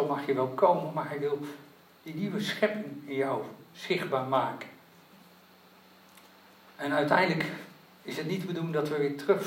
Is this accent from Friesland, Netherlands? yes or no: no; Zeist, Utrecht, Netherlands; wij zijn in Zeist opgegroeid en voor ons is Zeist een dorp. Ook al is het een heel groot dorp, Maar het is een dorp met dorpse gewoontes.